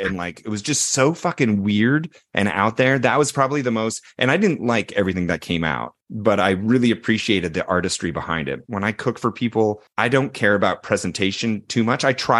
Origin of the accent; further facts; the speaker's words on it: Canada; Yeah, because I am Canadian.